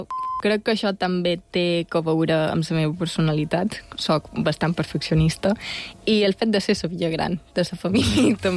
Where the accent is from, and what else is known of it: Balearic Islands, Spain; born or raised there